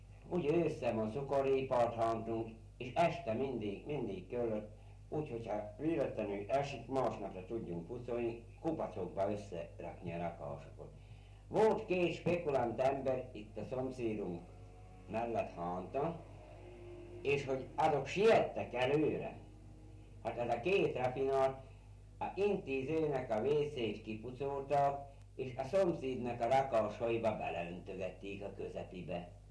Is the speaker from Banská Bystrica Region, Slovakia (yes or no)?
no; Selice, Nitra Region, Slovakia; itt születtem Sókszelőcén.